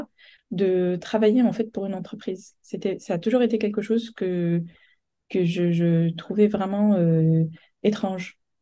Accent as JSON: {"language": "French", "region": "Île-de-France", "country": "France", "tie": "born or raised there", "lives_now": "Cambridge, United Kingdom", "said": "J'ai donc grandi en France, dans le Val-d'Oise, où j'ai fait mes études de médecine à Paris-Descartes. Et après la fac de médecine, j'ai décidé d'aller faire mon internat à l'étranger."}